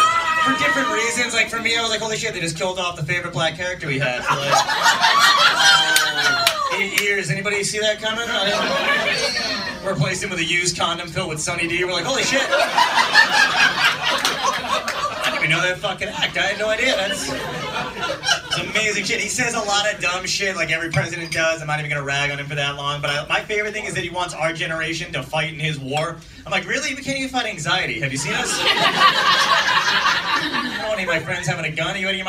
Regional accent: New Jersey, United States; Yeah, I'm from New Jersey.

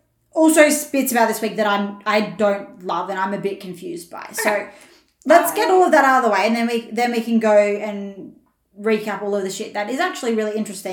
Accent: Australia; like, I'm so Australian that it didn't even cross my mind the first time

